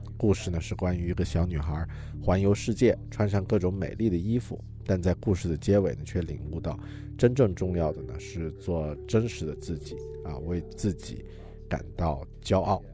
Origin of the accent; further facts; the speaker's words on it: New Zealand; Chinese is a second language; 我作为一个新西兰人，对于中国真的很感兴趣